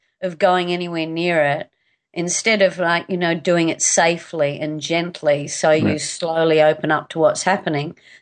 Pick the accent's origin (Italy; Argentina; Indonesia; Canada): Indonesia; also born or lived in Los Angeles, United States / Scotland / England; Yes, I grew up in Indonesia, and I lived in America, in Los Angeles. I lived in Scotland, England.